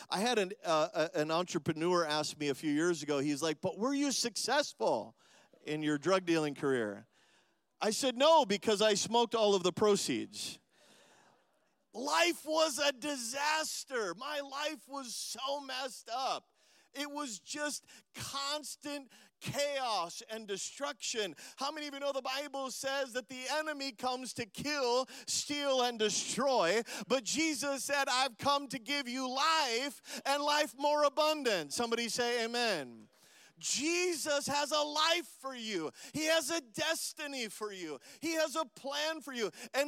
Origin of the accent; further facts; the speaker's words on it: Minnesota, United States; now in Florida, United States; originally from Minnesota. I've been living in Florida for the last 15 years now. But when I grew up in Minnesota, I was probably voted least likely to succeed in my high school